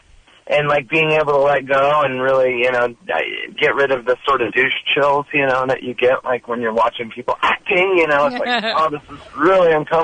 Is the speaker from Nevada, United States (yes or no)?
no; Laguna Beach, California, United States; you know, I grew up in Laguna. I'm a surfer, sort of, and a drummer and all that.